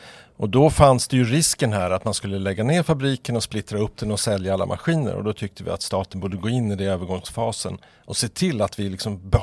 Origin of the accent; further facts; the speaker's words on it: Luleå, Norrbotten County, Sweden; born there; now in Stockholm, Sweden; Ja, jag är född i Luleå och bor i Stockholm